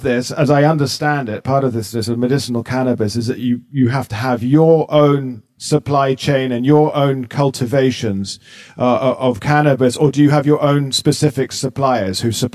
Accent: England, United Kingdom; I'm English and I'm still, you know, you go off to somewhere and they say, oh, hooligan.

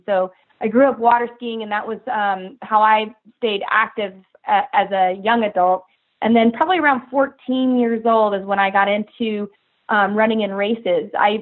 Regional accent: Reno, Nevada, United States; I'm in Reno, Nevada. So we've got the Sierras in our back door.

